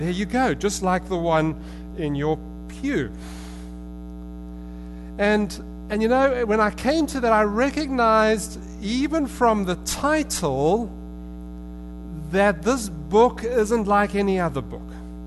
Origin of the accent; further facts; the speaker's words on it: United Kingdom; now in Uxbridge, Canada; And my British sense of humor is such